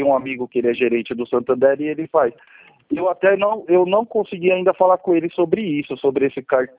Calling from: São Paulo, Brazil; São Paulo, capital.

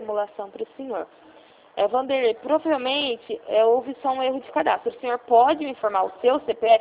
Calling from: Ribeirão Preto, São Paulo, Brazil; Não, não sou do Rio. Falo de uma central de atendimento do estado de São Paulo, na cidade de Ribeirão Preto.

